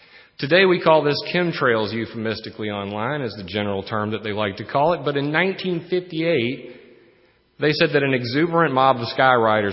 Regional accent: Sumter, South Carolina, United States; from Sumter, South Carolina.

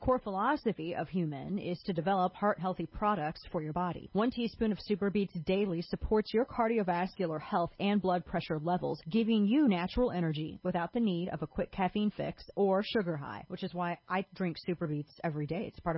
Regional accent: St. Louis, Missouri, United States; if you live in the St. Louis area, my hometown

